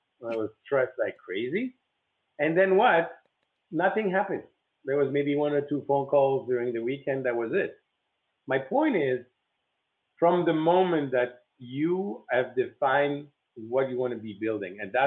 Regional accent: Belgium; I was raised in Belgium and I was raised with this mentality

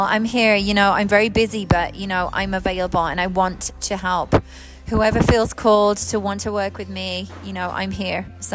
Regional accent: England, United Kingdom; obviously I'm from England, right? So I'd watch these American, like, TV shows. And I'd be like, I want to live that life. I want to live in California.

